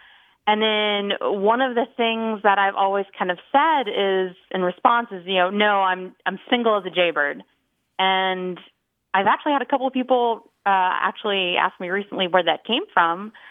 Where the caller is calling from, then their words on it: Fort Worth, Texas, United States; I'm calling from Fort Worth, Texas.